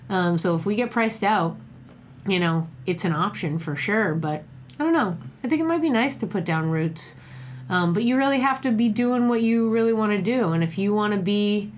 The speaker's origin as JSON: {"language": "English", "town": "Boston", "region": "Massachusetts", "country": "United States", "tie": "born or raised there", "moved": "as an adult", "lives_now": "Austin, United States", "said": "Because when I lived in Boston, Massachusetts, I lived there from, you know, 0 to 18."}